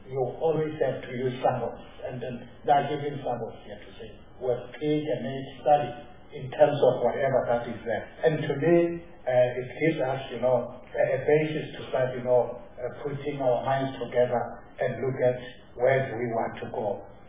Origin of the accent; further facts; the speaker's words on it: South Africa; we should debate knowing that we are South African before we become members of Parliament.